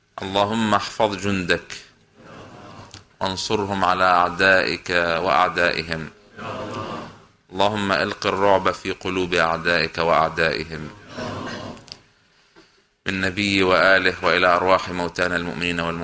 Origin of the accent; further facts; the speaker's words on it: Lebanon; وعندنا بلبنان ببعلبك صارت قصة من هالقبيل